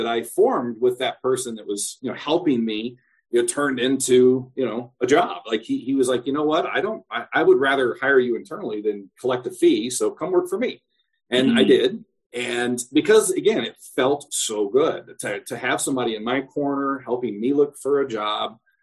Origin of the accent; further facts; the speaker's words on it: Midwest, United States; I'm born and raised in the Midwest, so I'm a very trusting person.